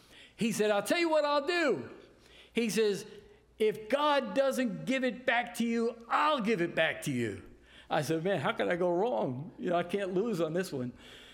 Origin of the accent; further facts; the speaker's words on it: Bronx, New York, United States; So I thought, I'm from the Bronx, and the only Baptist that I had any contact with were the black Baptist churches in the Bronx.